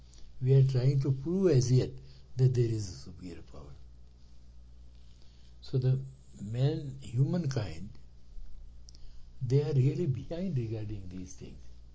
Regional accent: Chennai, Tamil Nadu, India; now in Minneapolis, United States; Oh, I come all the way from Chennai to Minneapolis.

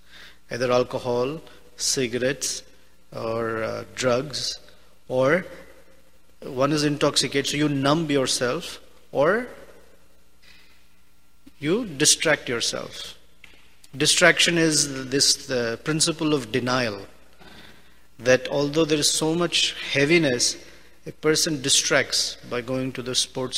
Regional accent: India; And I'm from India, so I'm extremely skilled at maneuvering through traffic

